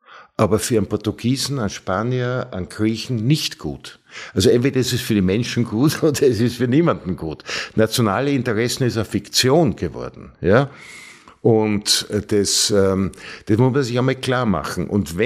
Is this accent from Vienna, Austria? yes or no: yes; Vienna, Austria; Ich bin Wiener und habe ein Haus in Niederösterreich.